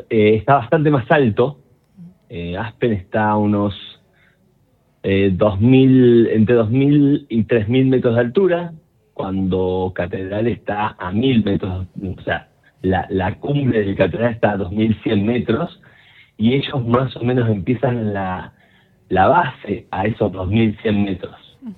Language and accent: Spanish; Cipolletti, Río Negro, Argentina; Yo no solo soy de Río Negro, soy cipoleño.